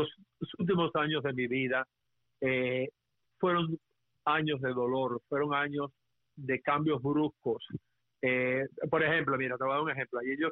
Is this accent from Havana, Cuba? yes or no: no; Consolación del Sur, Pinar del Río, Cuba; born there; yo soy guajiro. Nací en Consolación del Sur, en Pinal del Río. Es el municipio más grande de Pinal del Río.